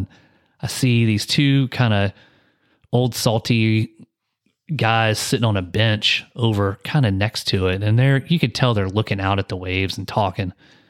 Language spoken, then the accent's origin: English; Wilmington, North Carolina, United States; I'm like, I'm from Wilmington, you know, Riceville Beach area.